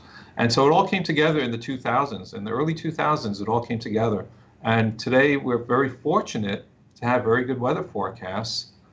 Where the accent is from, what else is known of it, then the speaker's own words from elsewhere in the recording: New Jersey, United States; I grew up in New Jersey, and I remember always being up for a snowstorm.